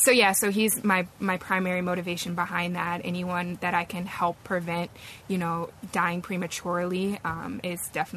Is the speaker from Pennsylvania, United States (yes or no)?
yes; Hazleton, Pennsylvania, United States; now in Washington, United States; I'm 25 years old. I'm from Hazleton, Pennsylvania. I currently live in the Washington, D.C. area.